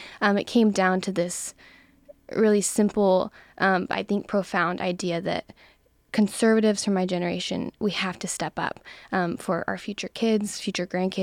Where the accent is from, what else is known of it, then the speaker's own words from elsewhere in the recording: Texas, United States; where I was born and raised in the Panhandle, we have to defend those values.